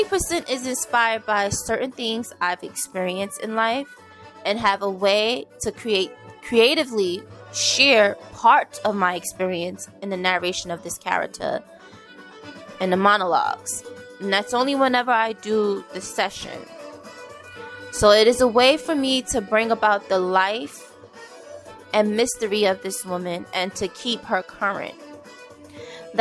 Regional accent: Brooklyn, New York, United States; also born or lived in Queens; I am from New York, born in Queens, but raised in Brooklyn. I still reside in New York.

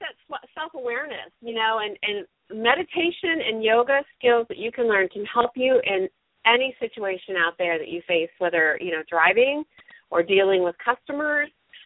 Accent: Ohio, United States; I am born and raised in Ohio here. I am a Buckeye through and through

